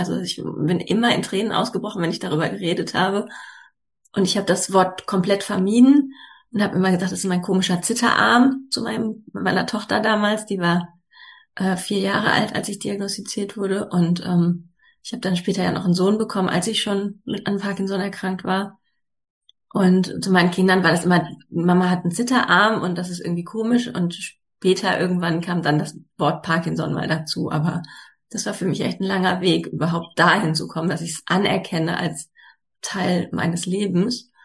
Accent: North Rhine-Westphalia, Germany; Ich komme aus der Nähe von Bielefeld, also Kreis Lippe wohne ich

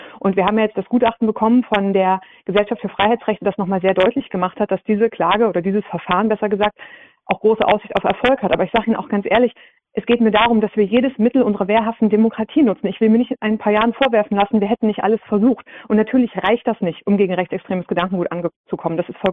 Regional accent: Saxony-Anhalt, Germany; Die haben in meiner Heimat Sachsen-Anhalt über 40%.

